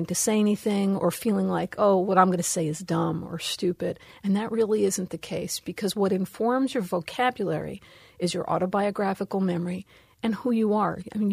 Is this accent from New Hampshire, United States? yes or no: no; Bronx, New York, United States; I grew up in the Bronx in twin apartment buildings and with people from a variety of cultures and backgrounds.